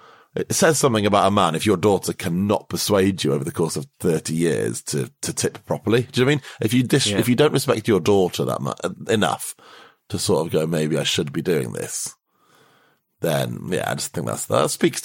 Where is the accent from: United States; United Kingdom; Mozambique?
United Kingdom; As a Brit watching this, even now, it's quite hard to get your head around how that would stop him paying.